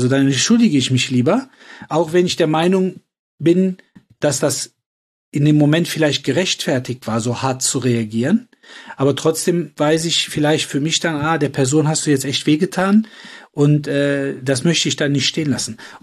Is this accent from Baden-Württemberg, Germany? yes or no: no; Cologne, North Rhine-Westphalia, Germany; Damals in Köln-Nippes vor allen Dingen, also wo ich groß geworden bin.